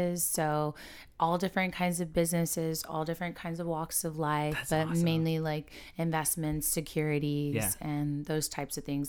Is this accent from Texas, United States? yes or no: yes; Houston, Texas, United States; It's very different from where I grew up as well in Houston.